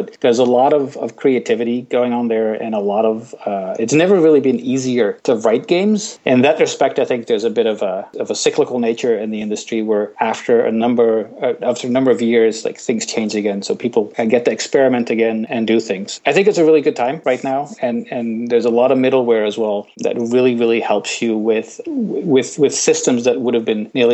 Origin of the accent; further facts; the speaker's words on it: Netherlands; moved away; When I came from Holland, I kind of came up there